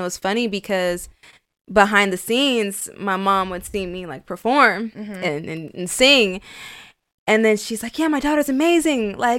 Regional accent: Oakland, California, United States; also born or lived in Milpitas; the Bay Area, California. Okay. I was born in Milpitas, San Jose area, and then I was raised in Oakland. So just like, I just say Bay Area because I was really just like East Bay Bay Area girl.

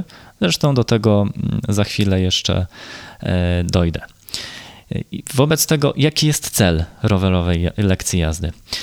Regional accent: Gdańsk, Pomeranian Voivodeship, Poland; No a ponieważ ja jestem z Gdańska

